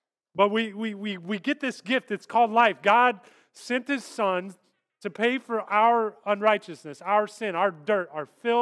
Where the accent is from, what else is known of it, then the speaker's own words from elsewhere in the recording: Kansas, United States; I'm from Kansas. I served in the military. I couldn't be more American.